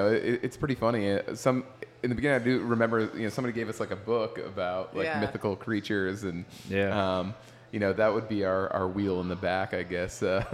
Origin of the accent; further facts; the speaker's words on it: Massachusetts, United States; I'm originally from Massachusetts.